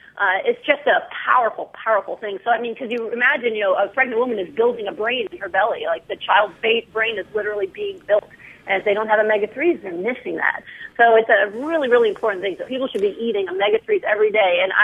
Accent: New York, United States; You know, I'm from New York. You know, you hire me, I'm going to be on you, but it's out of love, okay?

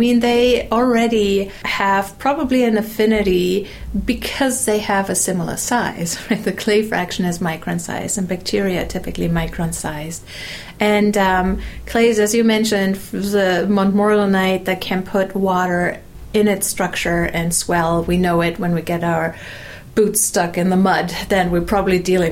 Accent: southern Germany, Germany; I grew up in southern Germany. There is the Black Forest and then the Vosges Mountains on the French side.

